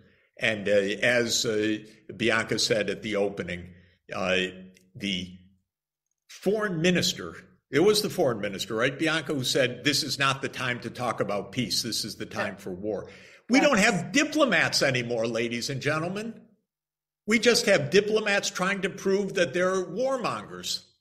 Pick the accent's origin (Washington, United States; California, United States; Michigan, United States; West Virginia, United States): Michigan, United States; Detroit; And what's a shame for me is I grew up in Detroit, Michigan. Canada was due south for me, so you were my southern neighbor in Windsor.